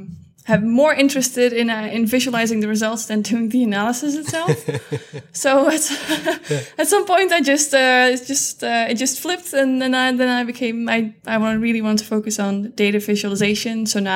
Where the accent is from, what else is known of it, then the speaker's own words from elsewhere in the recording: Netherlands; English is a second language; So I am from the Netherlands. I currently work in Amsterdam.